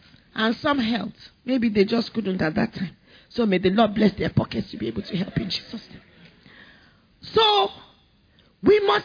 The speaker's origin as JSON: {"language": "English", "country": "Nigeria", "said": "You know, it's good I'm Yoruba, because the other person can say this."}